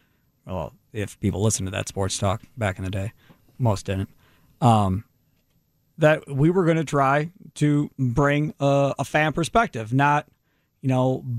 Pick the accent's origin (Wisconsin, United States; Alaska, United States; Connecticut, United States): Wisconsin, United States; Kenosha; Myself, growing up in Kenosha, I was able to listen to those stations